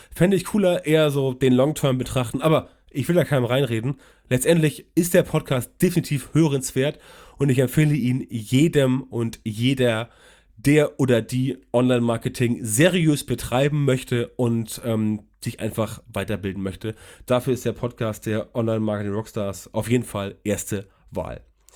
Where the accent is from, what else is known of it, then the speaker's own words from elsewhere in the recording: Hamburg, Germany; ich komme aus Hamburg und weiß gar nicht, wie das heißt